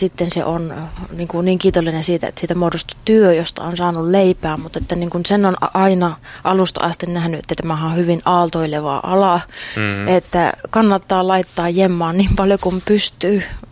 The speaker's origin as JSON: {"language": "Finnish", "town": "Oulu", "region": "North Ostrobothnia", "country": "Finland", "moved": "yes", "said": "mä muutin just Oulusta opiskelemaan"}